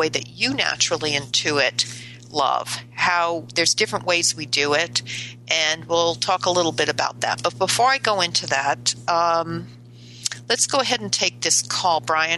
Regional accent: Chicopee, Massachusetts, United States; You kind of are near where I grew up. I grew up like in Chicopee, Massachusetts.

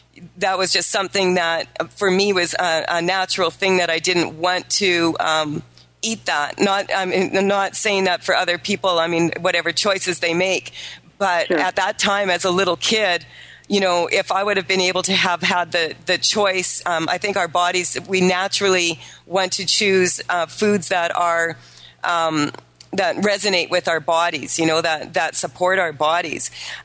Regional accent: Saskatchewan, Canada; I was raised in Saskatchewan in Canada, and in, you know, that's a meat and potatoes place.

